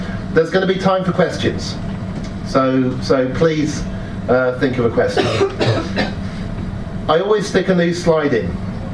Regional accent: Oxford, South East England, United Kingdom; also born or lived in Newcastle / Sheffield; I grew up in Oxford. I then moved to Newcastle. I spent 10 years living in Newcastle, which is why I know how to say Newcastle.

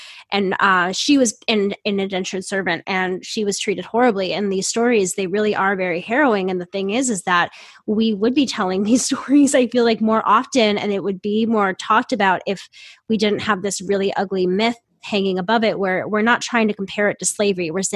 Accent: Ireland; We are not still, being abused and harassed by people because we're Irish.

